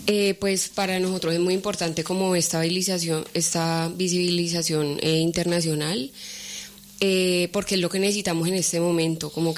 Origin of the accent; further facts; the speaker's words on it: Colombia; now in Spain; pues que somos colombianos